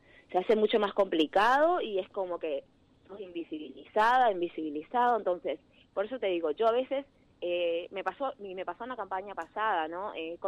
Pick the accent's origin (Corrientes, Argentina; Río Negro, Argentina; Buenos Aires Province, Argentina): Corrientes, Argentina; Monte Caseros; mi corazón es de mi ciudad natal, nuestro río Uruguay, así que sí, soy de Monte Caseros.